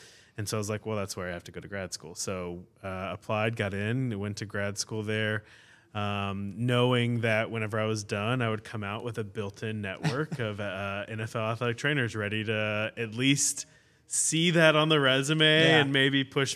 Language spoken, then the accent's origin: English; San Antonio, Texas, United States; I'm from San Antonio area.